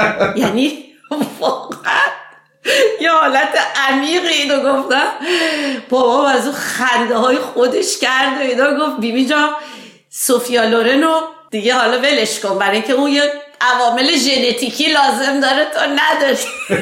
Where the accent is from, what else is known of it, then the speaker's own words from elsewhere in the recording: Iran; ما همه تحت تأثیر همچین جوی در ایران بزرگ شدیم.